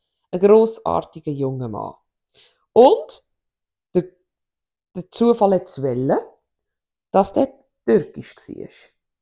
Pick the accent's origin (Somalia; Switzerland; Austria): Switzerland; ich bin in Singen aufgewachsen